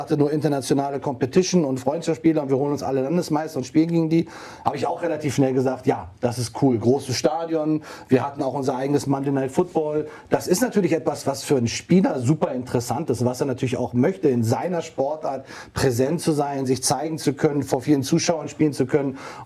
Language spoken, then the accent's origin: German; Berlin, Germany; ich komme aus Berlin